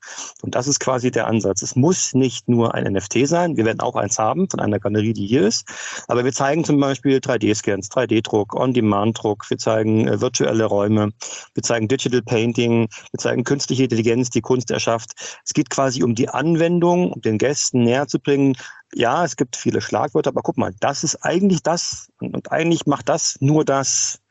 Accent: Berlin, Germany; Nun, ich selbst bin Berliner

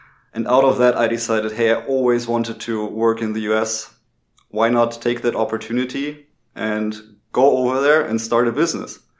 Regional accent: North Rhine-Westphalia, Germany; English is a second language; So I am originally from Germany, grew up in the Ruhr area and studied mechanical engineering and business administration, so as an industrial engineer in Aachen.

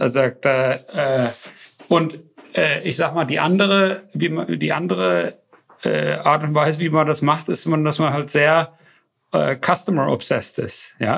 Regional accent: Germany; now in United Kingdom; Ich komme aus Deutschland, lebe in England und habe in anderen Ländern gelebt.

